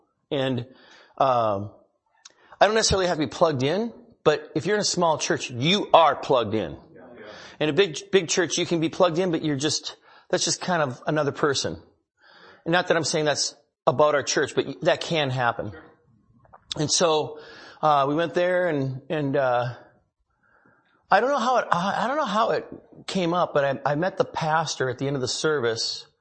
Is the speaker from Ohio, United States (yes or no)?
no; St. Cloud, Minnesota, United States; I was born and raised in Minnesota, St. Cloud, Minnesota.